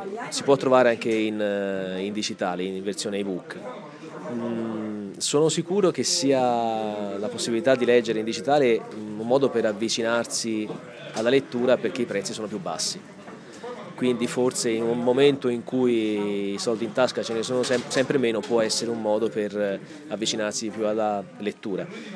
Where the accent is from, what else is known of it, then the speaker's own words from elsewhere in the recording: Barga, Tuscany, Italy; Io poi sono di Barga, quindi perché non farla?